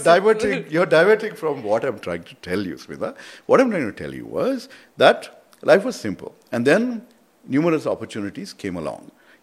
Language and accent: English; Bengaluru, Karnataka, India; when I was a kid growing up in Bengaluru North in Maleshwaram, we used to play cricket in the local fields.